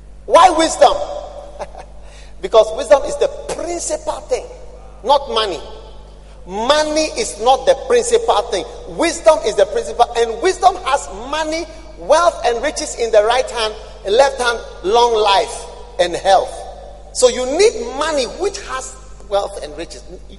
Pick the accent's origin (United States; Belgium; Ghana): Ghana; Even though I'm a Ghanaian, I don't accept that culture.